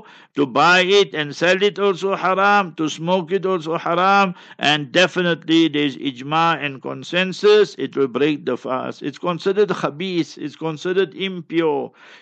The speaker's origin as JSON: {"language": "English", "town": "Heidelberg", "region": "Baden-Württemberg", "country": "Germany", "tie": "born or raised there", "second_language": "English", "said": "I was a very, very young boy. And in my hometown, Heidelberg, there was a doctor"}